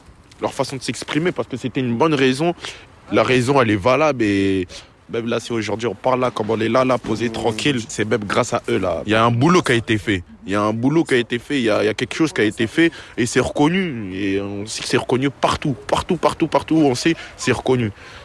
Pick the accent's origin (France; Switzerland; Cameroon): France; Grigny, Île-de-France; Juste parce qu'on vient de Grigny, on va se battre.